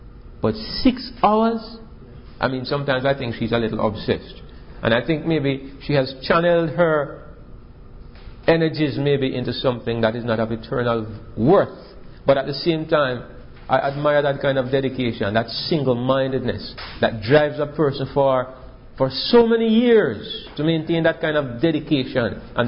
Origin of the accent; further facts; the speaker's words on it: Jamaica; I look at the fact that I am from Jamaica. Most of us here are from the United States.